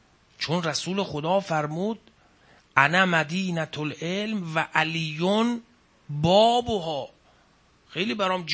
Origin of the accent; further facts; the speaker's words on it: Iran; ما ایرانیم، ایران خب وقت گذشت دیگه